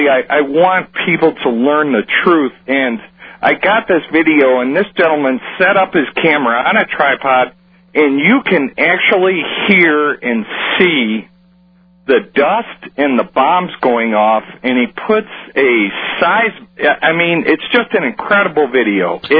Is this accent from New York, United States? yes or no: yes; New York, United States; I am from New York originally and spent a lot of time in New York City.